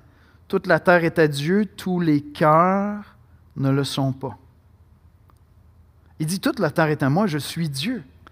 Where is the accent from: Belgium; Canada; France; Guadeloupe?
Canada; born there; Mais je reviens avec mon illustration d'être né ici. Comme je vous dis, ce n'est pas pour faire l'éloge total du Canada.